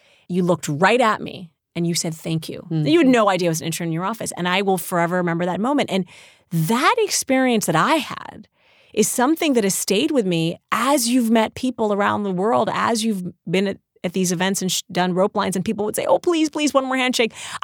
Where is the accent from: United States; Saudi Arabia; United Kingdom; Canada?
Saudi Arabia; And for me, as a girl growing up in Saudi Arabia, he was sort of this larger-than-life champion of peace.